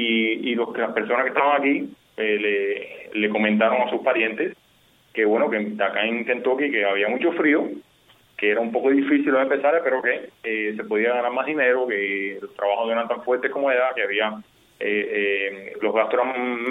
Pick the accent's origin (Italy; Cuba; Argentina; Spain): Cuba; now in United States; no hay más cubanos en este momento. O sea, nosotros somos los únicos cubanos